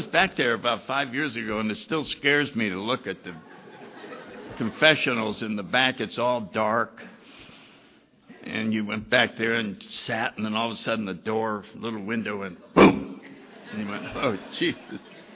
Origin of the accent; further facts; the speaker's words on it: New Haven, Connecticut, United States; born there; I was born in 1931 in New Haven, Connecticut